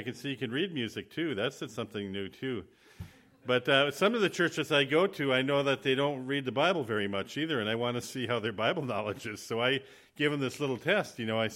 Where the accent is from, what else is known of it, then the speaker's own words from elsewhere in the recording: Hurley, Wisconsin, United States; also born or lived in Ironwood, Michigan; I grew up in Hurley, Wisconsin, Ironwood, Michigan, if anybody knows where that is, 80 miles up the road.